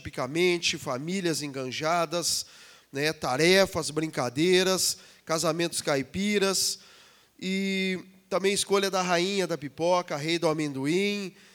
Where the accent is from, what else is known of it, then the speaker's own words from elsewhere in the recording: Rio Grande do Sul, Brazil; nós aqui, nós somos gaúchos